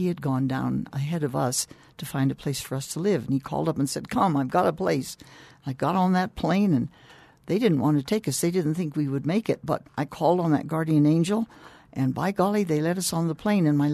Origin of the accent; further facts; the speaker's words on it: La Jolla, California, United States; born there; No, I was born in La Jolla, California.